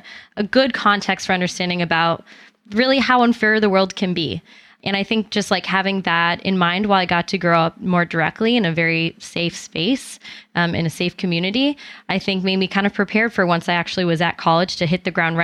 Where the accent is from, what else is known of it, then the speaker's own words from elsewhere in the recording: Albany, New York, United States; So I'm originally from Albany, New York, but I was from a hometown that was largely not Hispanic minority in any sense of the word.